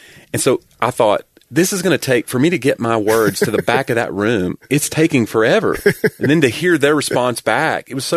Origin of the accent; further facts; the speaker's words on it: Knoxville, Tennessee, United States; And I was like, hey, this is my hometown, and you're coming to Knoxville in December. And I used to go to shows at the Civic Coliseum.